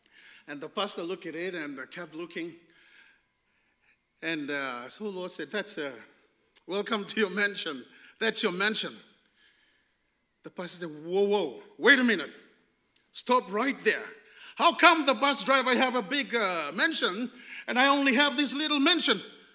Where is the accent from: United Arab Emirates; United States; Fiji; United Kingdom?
Fiji; In Fiji, in my home country, there's a lot of crazy drivers.